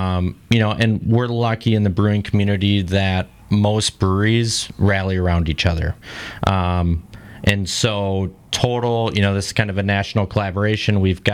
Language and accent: English; Waukesha, Wisconsin, United States; I grew up literally over on West Avenue in Waukesha. And as a kid, you know, this was my stomping ground.